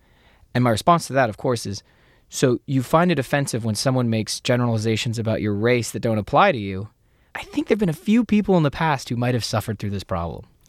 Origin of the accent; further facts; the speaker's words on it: Canada; I'm Canadian too